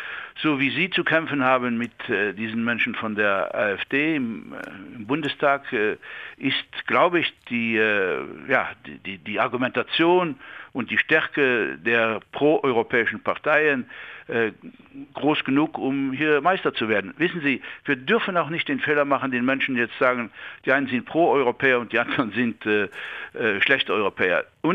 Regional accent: Luxembourg; das darf ich vielleicht als Luxemburger sagen

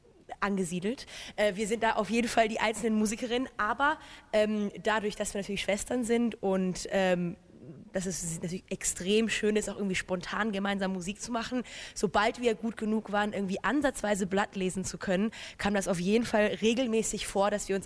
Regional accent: Düsseldorf, North Rhine-Westphalia, Germany; Also genau, wir sind in Düsseldorf beide aufgewachsen.

